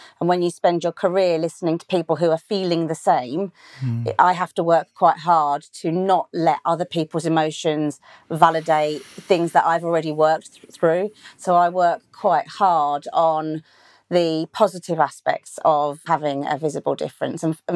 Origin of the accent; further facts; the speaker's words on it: London, United Kingdom; now in Macclesfield, United Kingdom; So very different from where I grew up in South London, and it's a gift to be here.